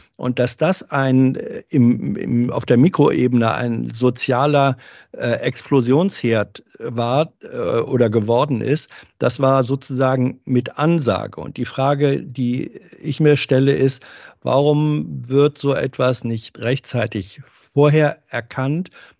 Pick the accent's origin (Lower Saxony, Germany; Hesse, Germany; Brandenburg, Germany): Lower Saxony, Germany; Ich bin nun auch in Niedersachsen aufgewachsen